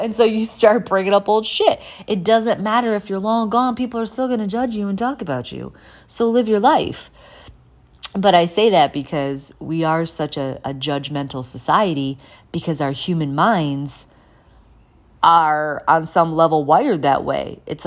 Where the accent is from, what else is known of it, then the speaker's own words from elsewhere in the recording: Midwest, United States; also born or lived in Indiana; growing up in the Midwest where it's flat and living in some flat parts like Indiana